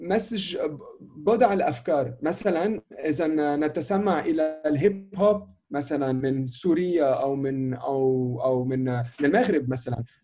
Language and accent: Arabic; Lebanon; now in Canada; نحن لبنانيين أصلا، وهجرنا من لبنان إلى كندا في العام 2003. نؤلف، نلحن ونعزف أغاني تتكلم عن تجربتنا كمغتربين من الشرق الأوسط ومقيمين في كندا